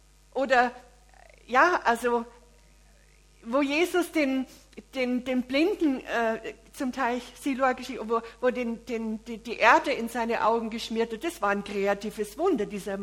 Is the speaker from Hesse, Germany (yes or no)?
no; Munich, Bavaria, Germany; wo ich aufgewachsen bin in München, da war eine Kirche, in die wir immer gegangen sind und das war an der Isar